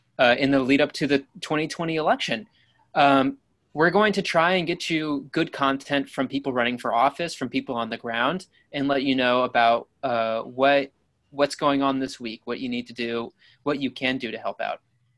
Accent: Williamsport, Pennsylvania, United States; born there; I was born in Williamsport, though.

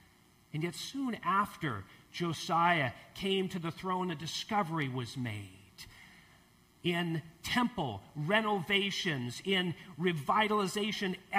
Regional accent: United States; You see, I'm American. I suspect many of you are too. And we don't live in a monarchy, you know?

